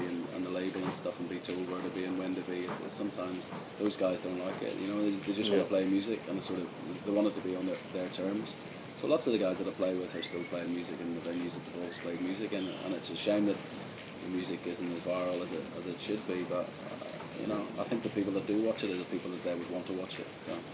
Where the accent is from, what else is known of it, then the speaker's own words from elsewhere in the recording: Northern Ireland, United Kingdom; here in the Rock, I feel a little bit at home because it is so similar to where I grew up back in Northern Ireland.